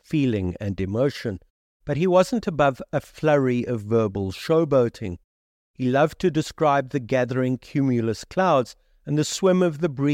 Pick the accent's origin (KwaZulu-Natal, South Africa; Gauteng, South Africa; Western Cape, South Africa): Gauteng, South Africa; Johannesburg; If, as a schoolboy growing up in Johannesburg in the late 1970s and early 1980s, you didn't have at least a possible Charles Fortune impersonation at your disposal, you were a lost soul